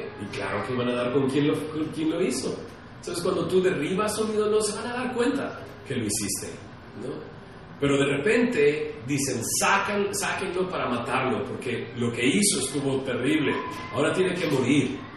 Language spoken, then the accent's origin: Spanish; Mexico City, Mexico; allá por mi tierra, bueno, por mi tierra me refiero a la Ciudad de México. Allá por mi tierra, en la Ciudad de México